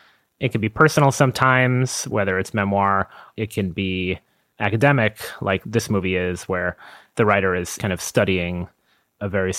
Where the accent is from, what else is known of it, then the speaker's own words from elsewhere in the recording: Long Island, New York, United States; It's a movie about Los Angeles, but I personally didn't grow up there. I grew up mostly on Long Island.